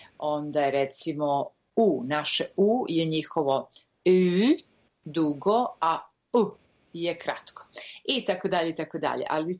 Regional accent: Serbia; moved away as an adult; now in Sweden; Ja sam iz Srbije i tadašnje Jugoslavije izašla da osvojim svet, normalno, kao svaka glumica.

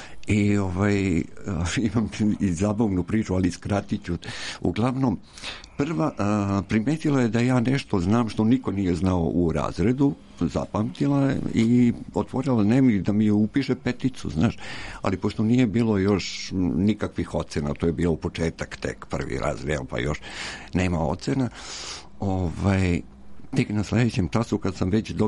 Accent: Bela Crkva, Vojvodina, Serbia; pogotovo ja sam rastao u Beloj crkvi u Banatu, Južnom Banatu

